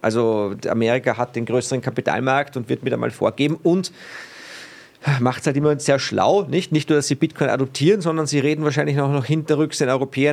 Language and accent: German; Austria; als Österreicher mache ich dann immer den Witz